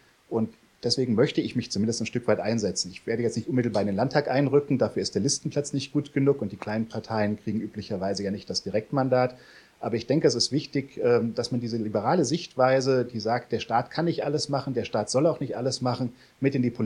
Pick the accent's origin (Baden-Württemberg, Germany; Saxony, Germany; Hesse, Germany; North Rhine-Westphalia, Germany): Hesse, Germany; Rüsselsheim; born there; also born or lived in Königstädten / Nauheim; in Rüsselsheim geboren, lange Zeit in Königstetten gewohnt, dann in Nauheim und jetzt endgültig in Kelsterbach angekommen. Also ich bin nicht sehr weit gereist, nur im Kreis herumgereist.